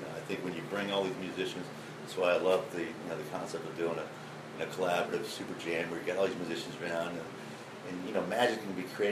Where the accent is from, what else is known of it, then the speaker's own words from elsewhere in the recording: Memphis, Tennessee, United States; I'm like, "No, man. Come on, I'm from Memphis."